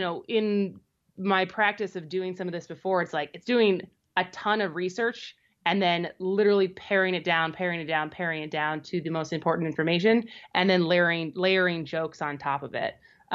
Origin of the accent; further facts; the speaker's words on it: Madison, Wisconsin, United States; also born or lived in California / New York; So I'm from Madison. My parents are from central Wisconsin, Wisconsin Rapids.